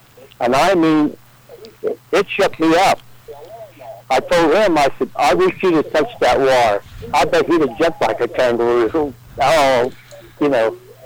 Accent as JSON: {"language": "English", "town": "Marion", "country": "United States", "tie": "born or raised there", "said": "because I grew up in Marion, and I know"}